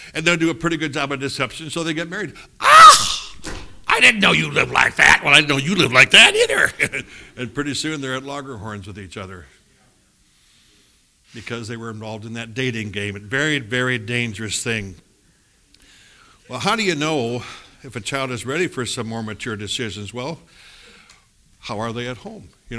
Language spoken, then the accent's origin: English; South Dakota, United States; I was raised in South Dakota on a farm.